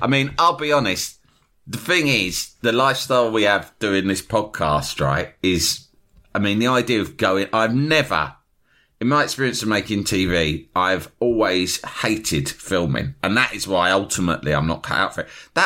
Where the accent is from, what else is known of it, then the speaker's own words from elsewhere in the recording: London, United Kingdom; imagine if you rocked up at a dump in Liverpool and they worked out that you were a Macan and I was from London.